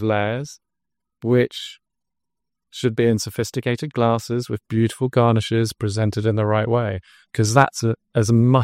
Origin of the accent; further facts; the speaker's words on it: England, United Kingdom; So I'm from England.